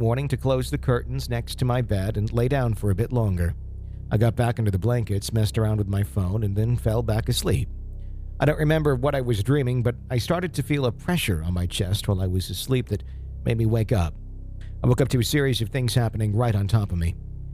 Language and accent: English; Fond du Lac, Wisconsin, United States; Fond du Lac, Wisconsin. That's my hometown.